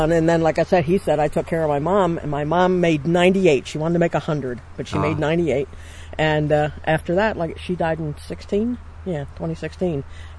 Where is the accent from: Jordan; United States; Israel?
United States; Michigan; I'm from Michigan, so.